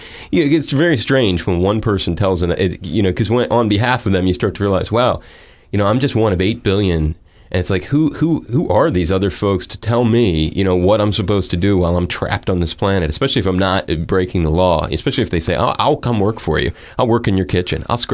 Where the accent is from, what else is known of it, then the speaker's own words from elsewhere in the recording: Philadelphia, Pennsylvania, United States; the worst school that I would see growing up in the Philly area looks like a palace compared to the best schools here that aren't private.